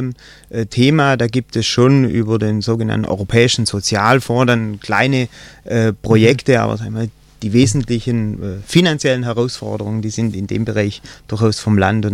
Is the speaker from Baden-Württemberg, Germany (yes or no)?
yes; Horgenzell, Baden-Württemberg, Germany; Gemeinderat meiner Heimatgemeinde Horgenzell im Landkreis Ravensburg